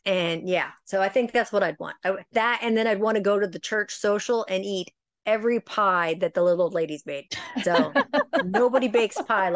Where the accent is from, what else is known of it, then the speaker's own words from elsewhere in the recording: Ohio, United States; because I grew up in Ohio. We didn't have any of this stuff.